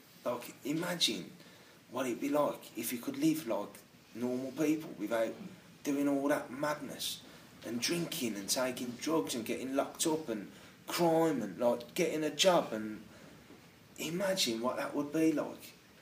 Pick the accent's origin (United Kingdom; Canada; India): United Kingdom; Birmingham, West Midlands; I'm from Birmingham